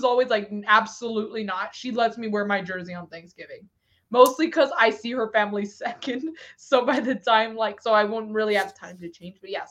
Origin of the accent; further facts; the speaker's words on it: United States; for being an American in the United States